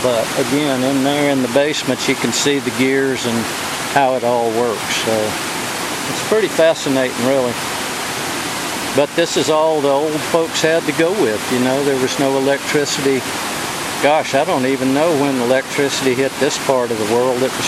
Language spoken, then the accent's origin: English; Atlanta, Georgia, United States; I grew up in Atlanta, and I used to come up here when I was 18 to get away from the city.